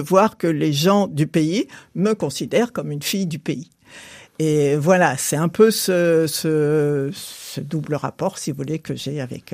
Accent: Paris, Île-de-France, France; born there; also born or lived in Martinique; Je suis née à Paris, mais j'ai vécu en Martinique pendant 1 an, mais quand j'étais nourrisson.

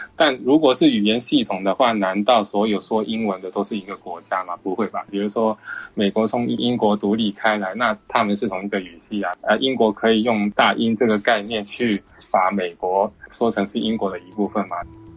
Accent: Japan; also born or lived in Hong Kong; 因为我在香港出生没多久就去日本生活，那其实在我人生来看，我是没有在香港生活的记忆的。就是在当时我是一有意识的时候，就可能一两岁的时候就已经是在日本生活，所以我是感受不到自己是香港人

